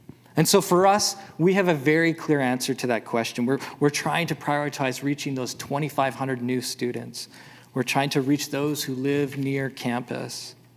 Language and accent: English; Manitoba, Canada; I grew up in Manitoba, and in our family home, we had a huge garden in our backyard.